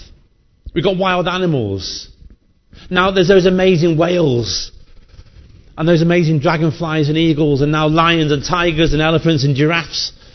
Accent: North West England, United Kingdom; It's because we're from South Cheshire, you see, that's what we do.

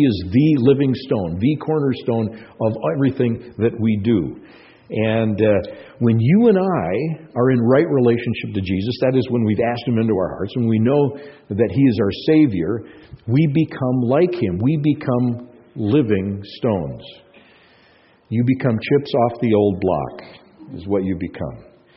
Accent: Minnesota, United States; I grew up hunting agates in Minnesota, Lake Superior agates, and we would comb through many rocks.

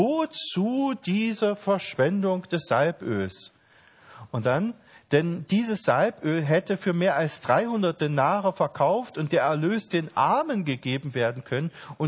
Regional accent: Halle, Saxony-Anhalt, Germany; so in meiner Heimat in Halle

